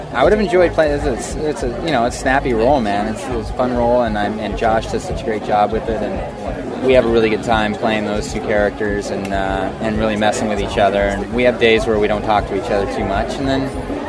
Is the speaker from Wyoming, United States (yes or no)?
yes; Wyoming, United States; I grew up in Wyoming backpacking into the the Wind Rivers up to 12, 13,000 feet all the time and surviving off of trout that I caught myself.